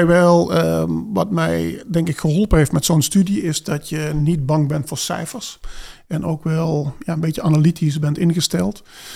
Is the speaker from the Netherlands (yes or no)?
yes; Limburg, Netherlands; Ik was afgestudeerd bij een softwarebedrijf in Venlo. Dus wel even terug naar de provincie waar ik vandaan kwam.